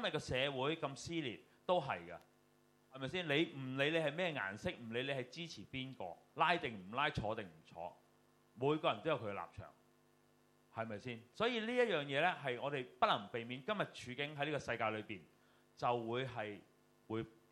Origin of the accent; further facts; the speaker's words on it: New Territories, Hong Kong; 第一就係我係喺傳統圍村長大嘅。